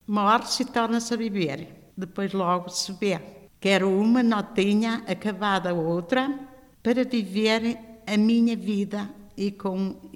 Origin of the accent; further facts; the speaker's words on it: Guardizela, Norte, Portugal; Nasci no ano 1946, tenho 75 anos, eu sou de Guardizela